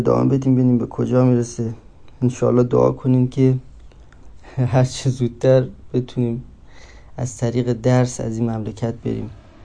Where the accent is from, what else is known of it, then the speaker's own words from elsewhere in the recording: Mashhad, Razavi Khorasan, Iran; نیم دیگه میشه 24 سالم، یعنی 26 شهریور سال 75 به قول میگن چشم به جهان گشود و بچه مشهدم، قاسم آباد، بلوار فلاحی